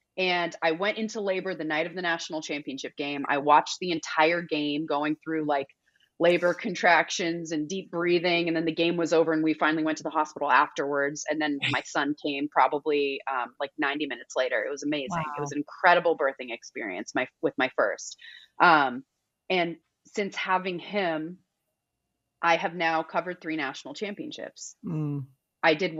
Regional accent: California, United States; He's from the South. I'm from California.

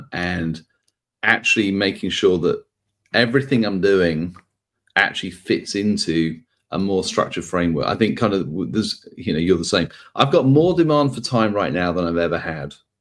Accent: United Kingdom; accent: British; I just respond with my British accent, comment on the weather, and we're good to go usually.

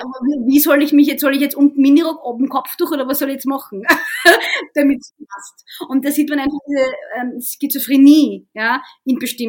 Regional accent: Egypt; Und ich komme zum Beispiel aus Ägypten ursprünglich

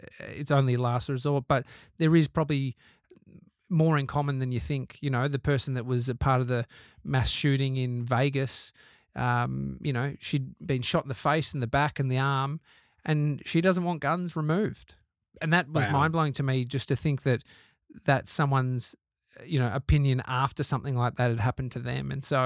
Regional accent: Australia; you know, as an Australian, you go, well, just get rid of the guns.

